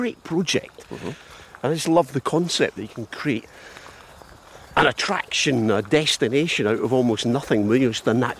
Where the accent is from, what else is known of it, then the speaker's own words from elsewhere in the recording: Scotland, United Kingdom; We come from Aberdeenshire, and at the moment, it's all brown and ploughed, getting ready for the barley.